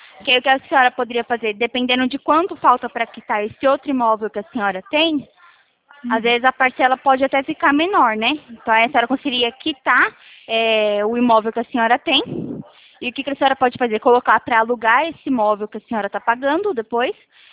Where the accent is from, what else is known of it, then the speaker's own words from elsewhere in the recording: Araras, São Paulo, Brazil; Mais ou menos perto, eu sou aqui de Araras.